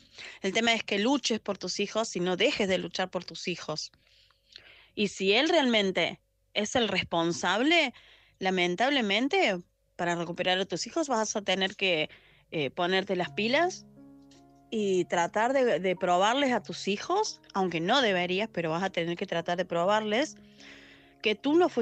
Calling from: Argentina; desde Argentina, no me acuerdo si lo había dicho o no.

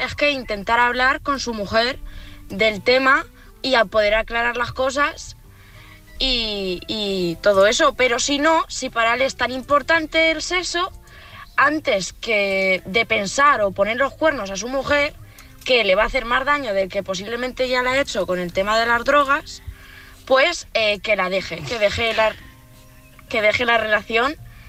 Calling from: Las Mesas, Castilla-La Mancha, Spain; de las Mesas Cuenca

